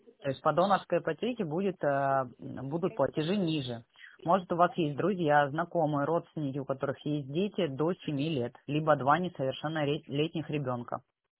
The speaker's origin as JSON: {"language": "Russian", "town": "Sochi", "region": "Krasnodar Krai", "country": "Russia", "tie": "born or raised there", "said": "Я тоже родом из Сочи, у меня родители в Сочи проживают."}